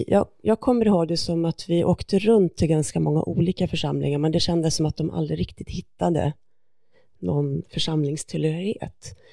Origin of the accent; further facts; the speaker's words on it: Skövde, Västra Götaland County, Sweden; also born or lived in Skellefteå; Jag är uppvuxen i Skövde. Däremot så har jag min släkt uppe i Norrland. Så att jag har liksom inga anknytningar längre till Skövde. Men vi bodde där tills jag var 10.